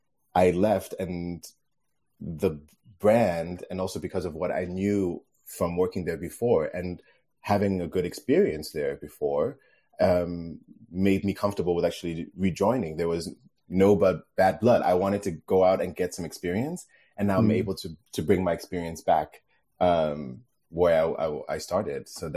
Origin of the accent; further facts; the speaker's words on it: Copenhagen, Capital Region of Denmark, Denmark; So there's a bit of a bias there because I'm from Copenhagen. So there's like, oh, there's actually a great company that's from my hometown.